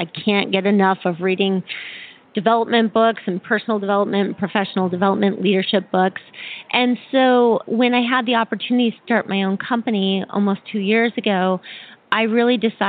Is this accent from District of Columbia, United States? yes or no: no; Boulder, Colorado, United States; I'm from Boulder, Colorado